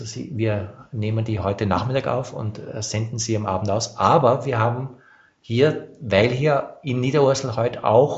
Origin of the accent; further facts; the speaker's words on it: Austria; now in Frankfurt, Germany; du bist Holländer, ich bin Österreicher, du bist Berliner. wir leben hier in Frankfurt